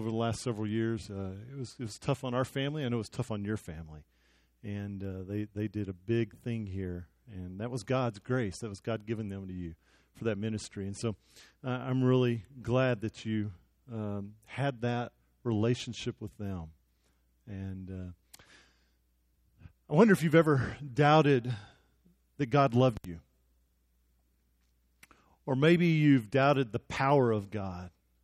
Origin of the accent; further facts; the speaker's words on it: Odessa, Texas, United States; it's tough enough growing up in Odessa. You didn't have to put me in Oklahoma.